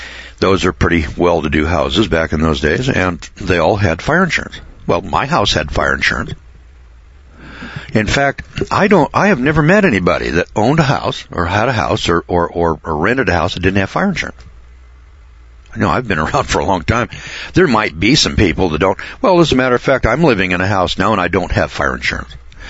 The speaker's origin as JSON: {"language": "English", "town": "Boise", "region": "Idaho", "country": "United States", "said": "Now, I'm from Boise, Idaho"}